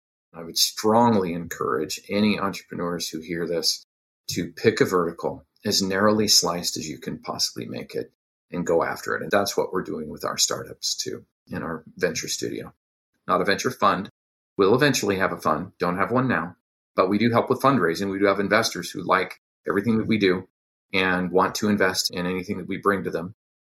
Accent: Utah, United States; because that's a hot topic in my home state of Utah right now.

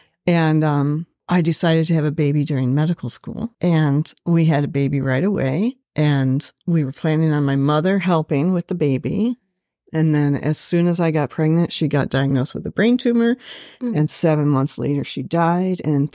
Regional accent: Michigan, United States; myself a Michigander, though I wasn't born there. And I'm a lover of the Great Lakes because mm-hmm. I'm from the Michigan area.

